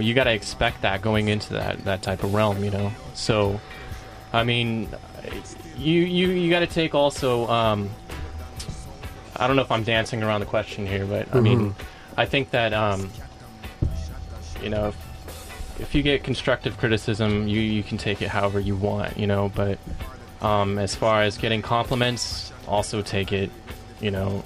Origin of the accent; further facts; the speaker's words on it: Fremont, California, United States; also born or lived in Hayward; I was born in Hayward, and I was raised in Fremont.